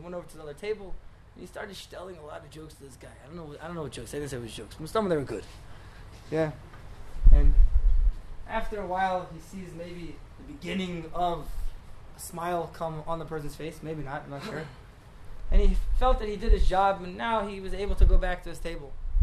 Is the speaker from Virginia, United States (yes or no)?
no; Atlanta, Georgia, United States; now in Jerusalem, Israel; I live in Ramat Eshkol. So there's … I'm from Atlanta, Georgia.